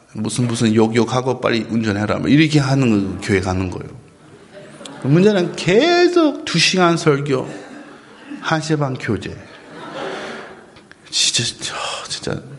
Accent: Atlanta, Georgia, United States; 애틀랜타는 제 고향이에요.

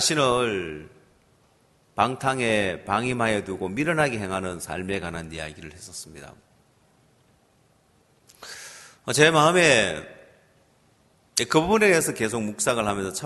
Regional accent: South Korea; 저는 한국 사람이라고 강사로 초청을 했더라고요.

